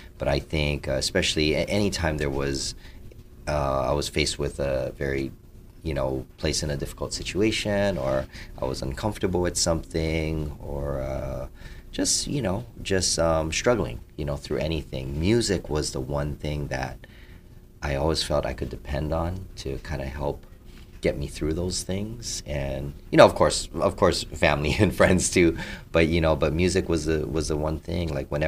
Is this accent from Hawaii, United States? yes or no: yes; Hawaii, United States; I got into it because my mom played, and I was born and raised in Hawaii, and that's something, you know, all the kids do.